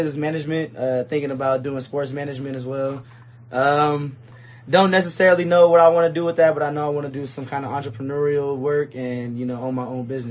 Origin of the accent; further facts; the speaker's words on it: San Diego, California, United States; So I'm from San Diego, California. Grew up in City Heights. Moved to Northern San Diego.